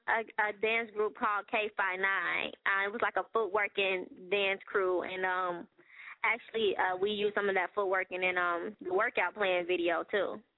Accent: Chicago, Illinois, United States; moved away as an adult; I'm from Chi-Town, Southside, born and raised.

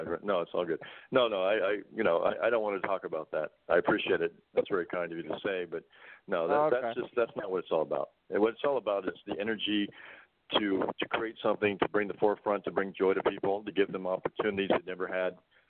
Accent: Toronto, Ontario, Canada; And, I'm Canadian and I came from Toronto

